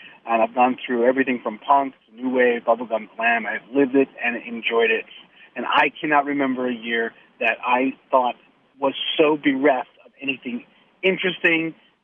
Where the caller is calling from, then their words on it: Los Angeles, California, United States; I'm calling from Los Angeles, where I listen to you via podcast.